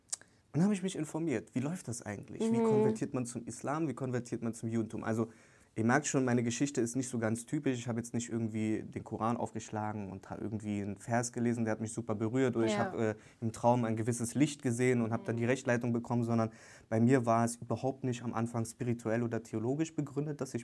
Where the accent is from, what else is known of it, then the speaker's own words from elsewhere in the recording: East Germany, Germany; born there; Ich positioniere mich selbst als weiße Person. Ich bin gebürtig in der DDR geboren, meine Familie stammt aus der DDR.